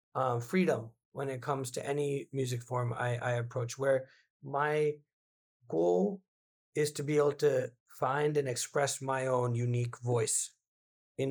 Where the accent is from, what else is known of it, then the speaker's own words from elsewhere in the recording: Fremont, California, United States; But growing up in Fremont, you know, and I was there since I was a year old, went to like all public school through high school over there